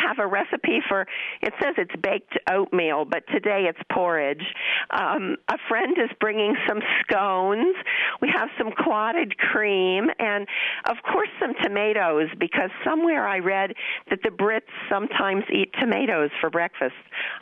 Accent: Columbus, Ohio, United States; I'm from Columbus, Ohio.

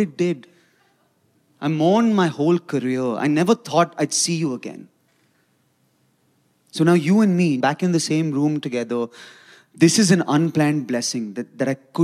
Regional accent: India; But I'm also Indian. So I want to be friends with at least that one guy who has a gun.

